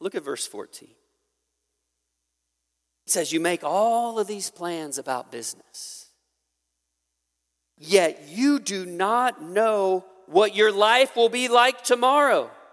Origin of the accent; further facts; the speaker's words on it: Midwest, United States; I'm a redneck, Tristan, and I am a Midwesterner.